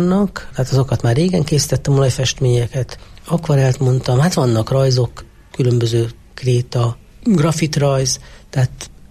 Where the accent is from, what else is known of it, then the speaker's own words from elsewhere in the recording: Alsózsolca, Borsod-Abaúj-Zemplén, Hungary; born there; Szülővárosomban, nem tudom, hogy először vagy másodszor, mert amikor az első kiállításom volt, akkor lehet, hogy még Zsolca falu volt